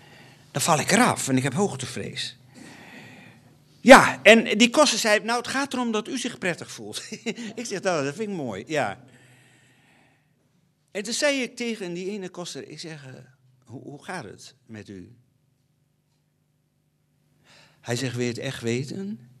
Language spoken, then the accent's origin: Dutch; Winschoten, Groningen, Netherlands; in Oost-Groningen, waar ik vandaan kom, ik kom uit Winschoten